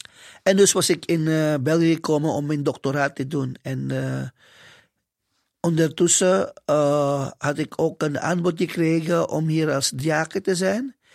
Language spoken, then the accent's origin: Dutch; Philippines; Dutch is a second language; now in Belgium; ik kom uit de Filipijnen. En ik moet zeggen, een land waar het katholieke geloof diep geworteld is in de cultuur.